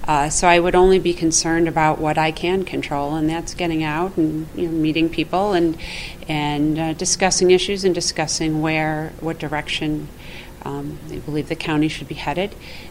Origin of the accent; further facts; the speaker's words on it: Amherst, New York, United States; Well, you know, I grew up in Amherst. Have been living in the South Towns for the last 20 years.